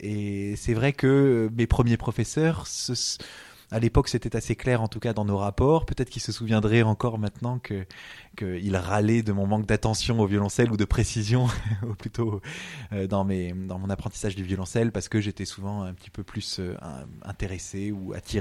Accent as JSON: {"language": "French", "town": "Montreuil", "region": "Île-de-France", "country": "France", "tie": "born or raised there", "said": "dans ma ville natale de Montreuil"}